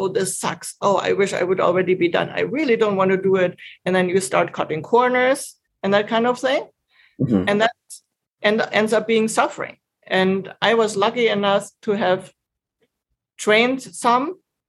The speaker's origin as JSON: {"language": "English", "country": "Germany", "tie": "born or raised there", "said": "I grew up in Germany"}